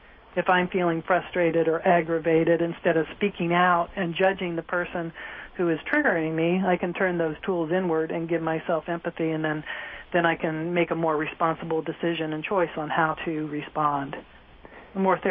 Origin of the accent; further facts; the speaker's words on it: United States; as an American, especially in a psychiatric hospital